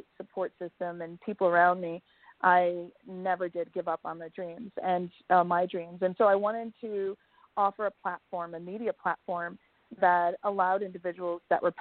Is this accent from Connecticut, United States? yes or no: yes; Connecticut, United States; also born or lived in Jamaica; I was in the middle of Connecticut. That's where I grew up. I was born in Jamaica. I'm one of six.